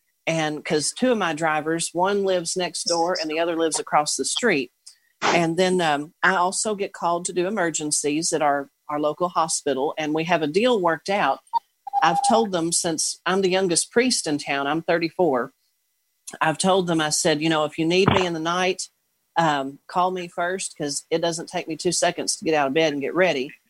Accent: Owensboro, Kentucky, United States; I'm from Owensboro, Kentucky.

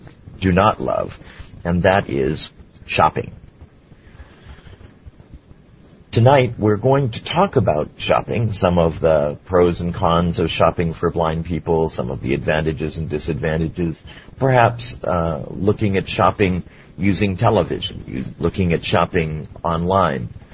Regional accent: Miami, Florida, United States; Good evening … from Miami, Florida

